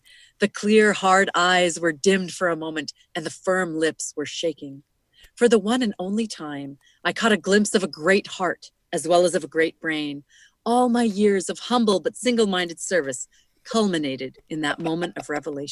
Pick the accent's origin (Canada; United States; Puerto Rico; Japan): Canada; as a Canadian